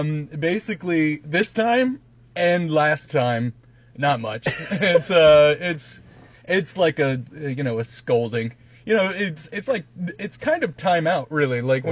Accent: Jackson, Mississippi, United States; also born or lived in Starkville; I lived in Starkville for most of... for about 10 years. I grew up in Jackson, and that's the worst.

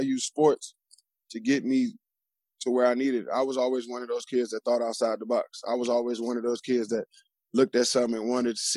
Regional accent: Richmond, Virginia, United States; also born or lived in Glen Allen; coming up as a kid, I'm from Richmond, Virginia. Right there, I moved from the, I guess you could say, closer to the city, to the northeast side of town, which is Glen Allen

